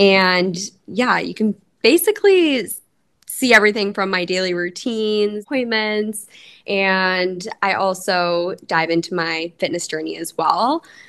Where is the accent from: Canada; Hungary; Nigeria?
Canada; now in Tampa, United States; I'm a Canadian girlie. And I recently made the big move to Tampa this past summer.